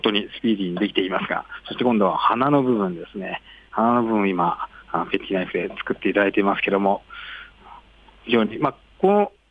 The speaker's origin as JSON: {"language": "Japanese", "region": "Yamanashi", "country": "Japan", "tie": "born or raised there", "said": "ちょうど私の地元の山梨にはですね、県立美術館にミレーの種のまく人という絵画がありましてですね"}